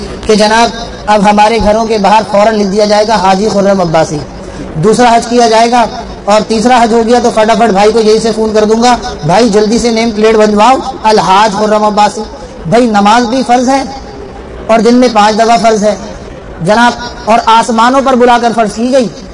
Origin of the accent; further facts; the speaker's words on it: Karachi, Sindh, Pakistan; میں کراچی کا رہنے والا ہوں اس لیے کراچی کی بات کروں گا